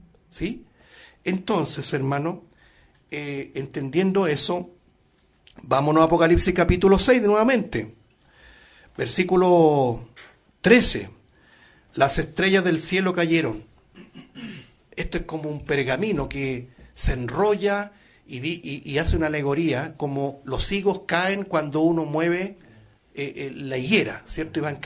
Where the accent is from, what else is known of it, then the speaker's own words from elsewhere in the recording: Chile; Nosotros como chilenos tenemos harta experiencia en terremotos